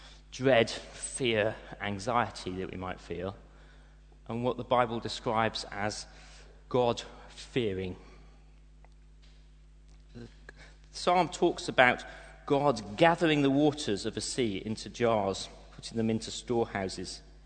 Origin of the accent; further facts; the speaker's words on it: United Kingdom; we're very British.